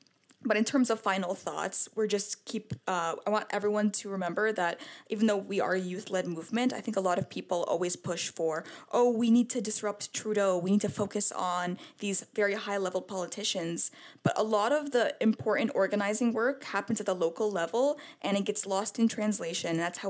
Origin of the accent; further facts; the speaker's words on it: United States; like when I was growing up in America, I was taught in school that Palestinians celebrated after 9/11.